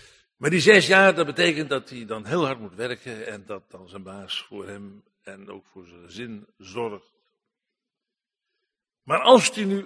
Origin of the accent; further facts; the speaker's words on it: Netherlands; Dat heb je als Hollander, kun je dat makkelijk doen.